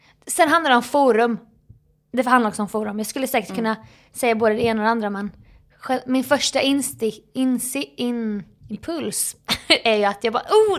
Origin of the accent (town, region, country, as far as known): Småland, Sweden